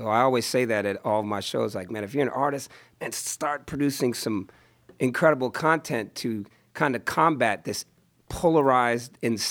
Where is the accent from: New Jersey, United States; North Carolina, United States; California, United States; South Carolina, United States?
California, United States; Oakland; in Oakland, my hometown